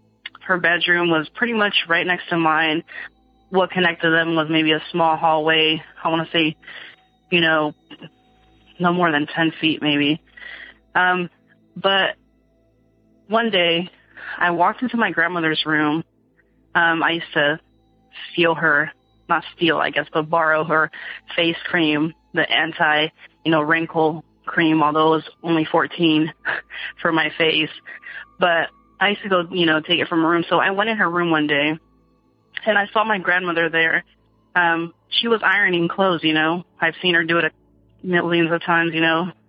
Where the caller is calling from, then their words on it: California, United States; I'm calling from Northern California.